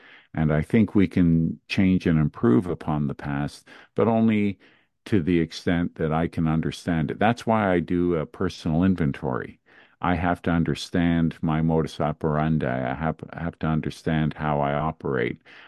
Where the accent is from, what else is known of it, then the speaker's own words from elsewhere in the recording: Montreal, Quebec, Canada; I grew up in Montreal, Canada